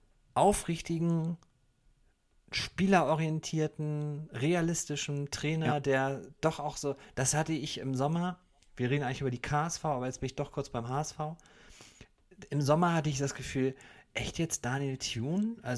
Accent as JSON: {"language": "German", "town": "Würzburg", "region": "Bavaria", "country": "Germany", "said": "Da würde ich als Würzburger auf jeden Fall sagen, dass es so nicht geht."}